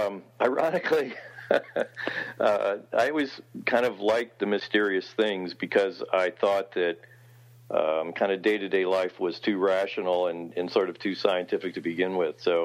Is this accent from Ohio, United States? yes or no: yes; Ohio, United States; And I grew up in Ohio, and we had monster movies on the afternoon